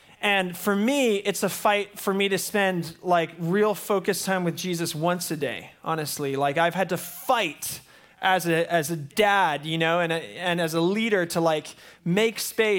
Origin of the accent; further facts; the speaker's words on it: United States; Because I'm an American, and our nation was founded on protest, right?